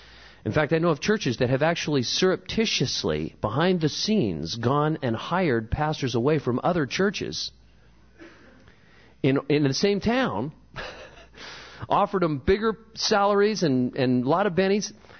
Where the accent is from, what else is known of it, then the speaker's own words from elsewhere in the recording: Santa Cruz, California, United States; I'm from Santa Cruz, California, which we used to say had the spirit of weird living in the mountains of Santa Cruz.